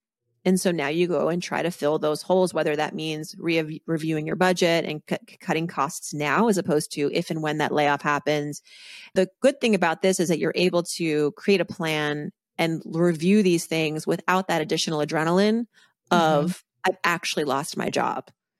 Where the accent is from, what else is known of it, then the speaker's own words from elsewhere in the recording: Massachusetts, United States; You know, growing up on the East Coast in Massachusetts, you know, skiing and ice skating were all the rage.